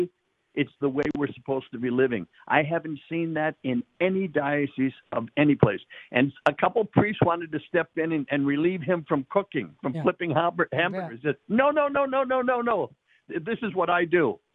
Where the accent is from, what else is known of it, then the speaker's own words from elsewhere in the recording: Ireland; Well, that comes with being Irish, I think.